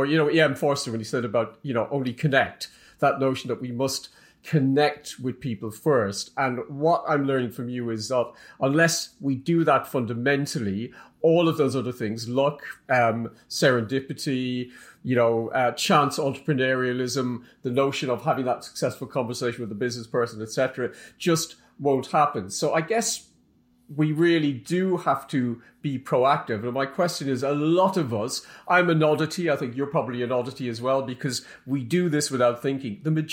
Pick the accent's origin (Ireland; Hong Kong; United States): Ireland; being Irish